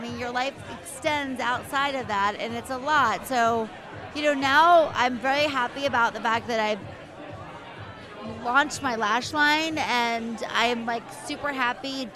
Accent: the South, United States; I love makeup. I'm from the South.

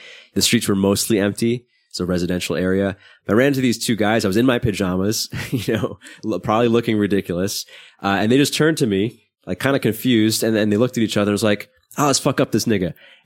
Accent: Brooklyn, New York, United States; I grew up in Brooklyn, not in a particularly bad neighborhood, but you know, Brooklyn's a mixed area

